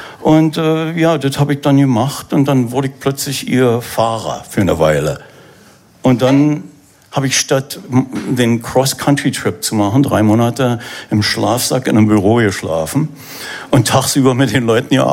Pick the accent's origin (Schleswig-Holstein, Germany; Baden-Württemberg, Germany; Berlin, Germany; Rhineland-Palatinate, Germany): Berlin, Germany; accent: Berlin; aber als Berliner, wie man ja auch klar hören kann, da helfen keine Pillen. Da muss ich natürlich immer wieder herkommen und bin in der Zwischenzeit immer wieder hier gewesen.